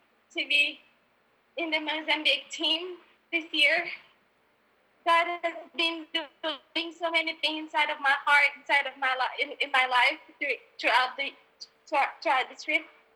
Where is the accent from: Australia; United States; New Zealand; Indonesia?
Indonesia; Hi, everyone. … from Indonesia.